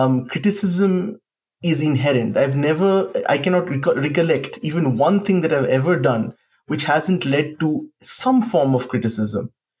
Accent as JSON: {"language": "English", "town": "Kolkata", "region": "West Bengal", "country": "India", "tie": "born or raised there", "said": "because I grew up in Calcutta"}